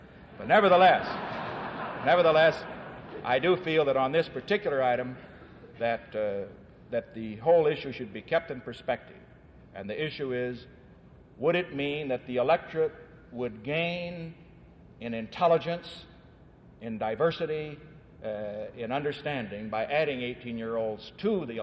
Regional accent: California, United States; As a Californian who grew up in this great free education system

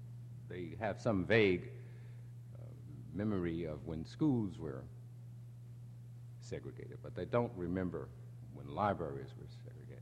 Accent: Alabama, United States; born there; I like to tell them that originally I was born in Alabama. I was born in Alabama, and originally at a time in the South when there were no books

